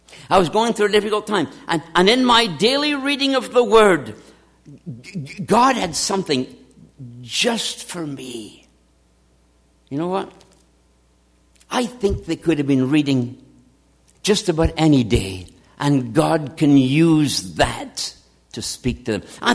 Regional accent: Scotland, United Kingdom; now in United States; I grew up in Scotland, and I always wanted to ski on powder snow.

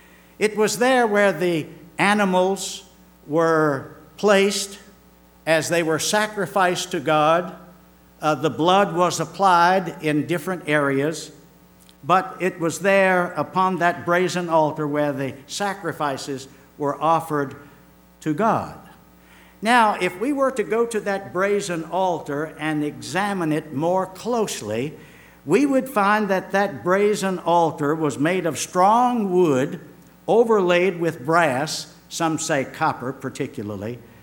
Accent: Richmond, Virginia, United States; I remember years ago when I was saved, the latter part of 1954, in my hometown of Richmond, Virginia.

